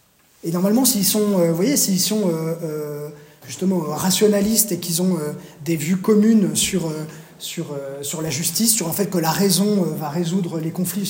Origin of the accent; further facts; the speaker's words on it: France; c'est pas parce que je suis français